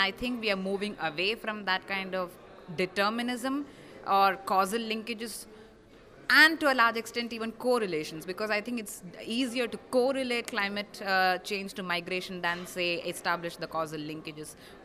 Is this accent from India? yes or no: yes; India; and like I come from India